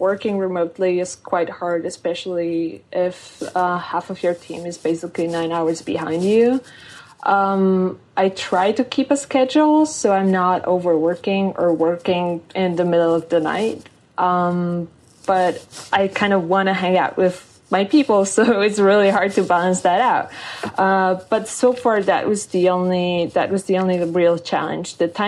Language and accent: English; Poland; English is a second language; And when you said like, oh, I'm from Poland, I mean, no one ever told me, well, isn't that like a third world country?